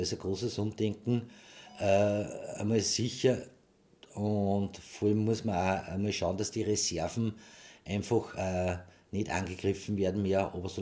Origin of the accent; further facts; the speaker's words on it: Linz, Upper Austria, Austria; born there; geboren in Linz, bin 62 Jahre